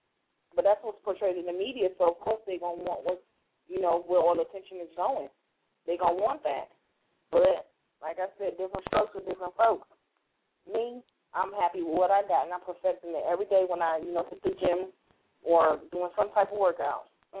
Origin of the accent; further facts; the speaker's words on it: Bessemer, Alabama, United States; And then I was like, 205, because I'm from Bessemer, Alabama. And 205 is the area code.